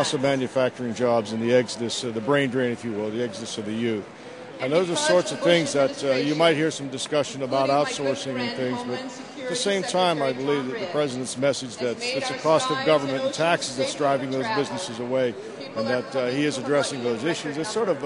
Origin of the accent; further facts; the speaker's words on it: Johnstown, Pennsylvania, United States; I'm from Johnstown, Pennsylvania. I'm a delegate to the convention here.